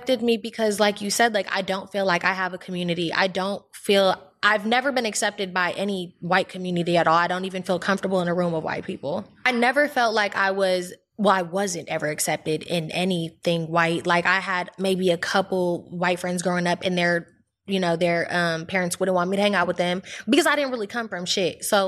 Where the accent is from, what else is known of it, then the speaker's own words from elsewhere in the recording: California, United States; I was raised in the Bay and my mom is like a single mom.